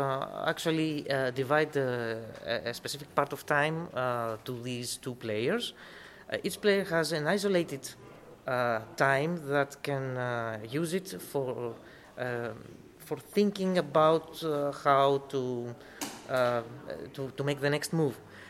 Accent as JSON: {"language": "English", "country": "Greece", "second_language": "English", "said": "I come from Greece."}